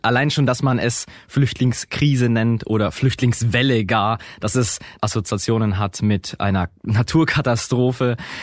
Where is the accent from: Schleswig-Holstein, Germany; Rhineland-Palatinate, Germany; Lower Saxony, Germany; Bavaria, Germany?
Bavaria, Germany; Augsburg; ich komme aus Augsburg